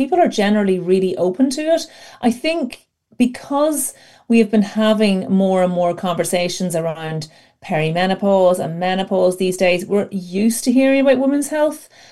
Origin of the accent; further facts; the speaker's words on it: Ireland; Ireland, we were never encouraged to talk about our female bits at all.